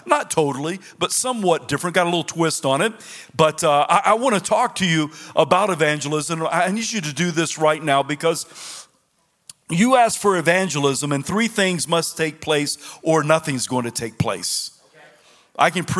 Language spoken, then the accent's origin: English; the South, United States; I'm from the South, and I don't speak King James.